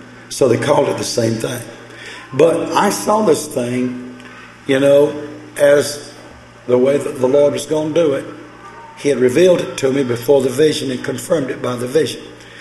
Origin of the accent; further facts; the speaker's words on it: United States; And to me, being an American, it really made it rough.